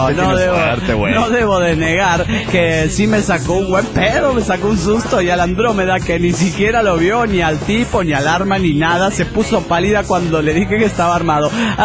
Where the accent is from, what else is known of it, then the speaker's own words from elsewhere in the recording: Mapastepec, Chiapas, Mexico; born there; also born or lived in Tapachula; En Mapastepec, Chiapas. Estudié en Tapachula, Chiapas. Estuve en Puebla en noviembre y diciembre y ahora ando por Oaxaca.